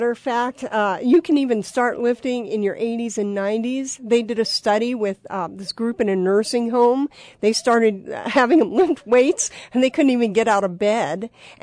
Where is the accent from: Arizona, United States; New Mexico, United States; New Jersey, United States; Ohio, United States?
Arizona, United States; Tucson; now in Colorado Springs, United States; Oh, that's a loaded question, but mostly Tucson, Arizona.